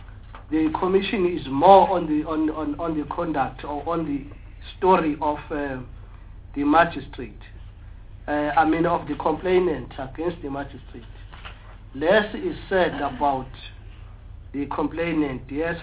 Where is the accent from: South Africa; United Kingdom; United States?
South Africa; KwaZulu-Natal; I'm from KwaZulu-Natal, Chairperson